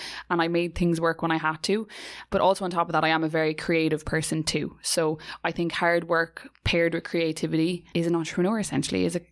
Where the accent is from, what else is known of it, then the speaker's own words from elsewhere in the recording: Clarecastle, Munster, Ireland; I was in a pub back home in, I'm from Clarecastle, up the Magpies, that's who I am.